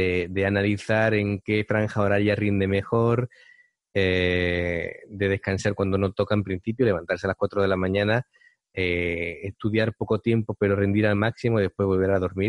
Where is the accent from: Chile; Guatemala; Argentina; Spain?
Spain; Andalusia; aquí somos dos andaluces, ¿eh? Miguel Ángel y yo